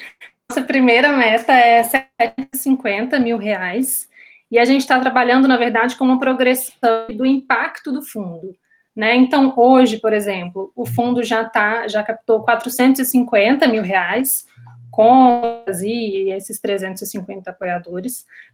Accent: Minas Gerais, Brazil; como mineira, como morador de BH.

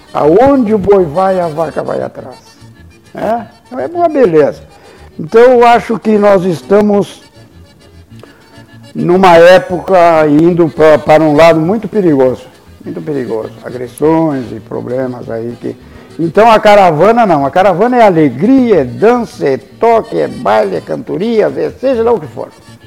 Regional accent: Rio Grande do Sul, Brazil; Eu fui criado na Estância Recreio, no Pacaraí, guri.

